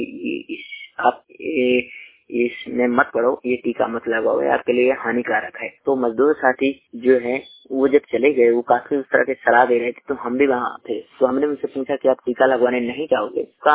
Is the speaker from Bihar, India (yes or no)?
no; Banda, Uttar Pradesh, India; मैं श्रमिक बंडी रिपोर्टर … जिला बांदा उत्तर प्रदेश से।